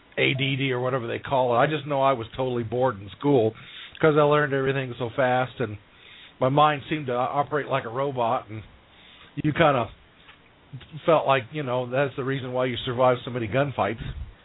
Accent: California, United States; I grew up in Orange County.

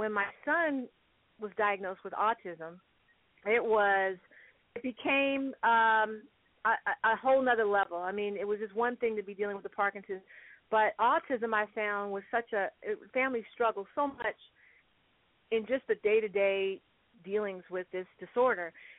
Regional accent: Philadelphia, Pennsylvania, United States; Philly is my hometown. My husband is from Arizona.

